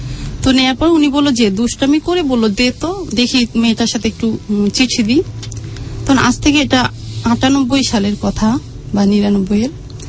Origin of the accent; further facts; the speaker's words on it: Jessore, Khulna Division, Bangladesh; born there; আমার জন্ম হয়েছে যশোরে, আমি যখন 7 মাস বয়স তখন আমার মা মারা যান